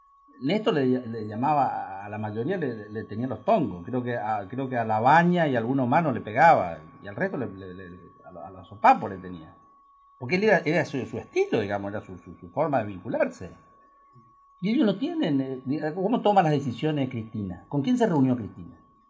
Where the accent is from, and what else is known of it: Argentina